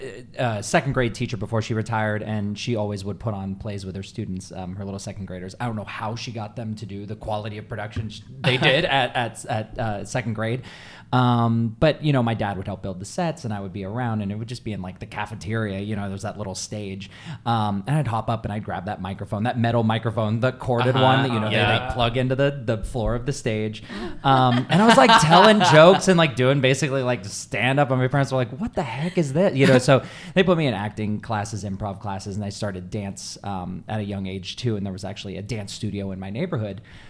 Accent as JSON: {"language": "English", "town": "Tucson", "region": "Arizona", "country": "United States", "said": "And yeah, I'm from Tucson, I'm from Arizona as well, same as Natalie."}